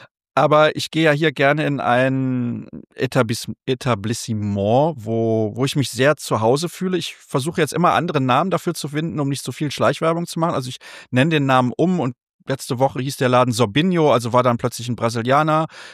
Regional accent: Solingen, North Rhine-Westphalia, Germany; Und ich kam damals mit dem Zug aus Solingen, aus meiner Heimatstadt

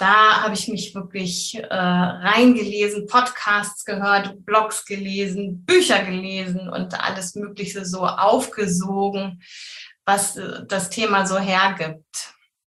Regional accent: Hamburg area, Germany; ich komme aus der Nähe von Hamburg und ich bin Mama von zwei kleinen Jungs, die sind 5 und fast 8.

